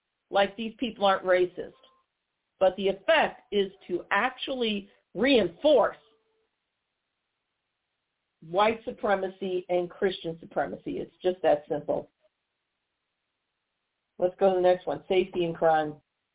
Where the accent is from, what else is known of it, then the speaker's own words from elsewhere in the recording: St. Louis, Missouri, United States; Here in my hometown of St. Louis, I got upset with a friend